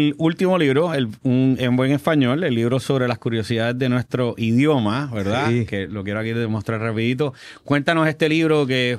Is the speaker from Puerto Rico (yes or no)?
yes; Ponce, Puerto Rico; born there; Nací en el Hospital Viejo de Damas de Ponce.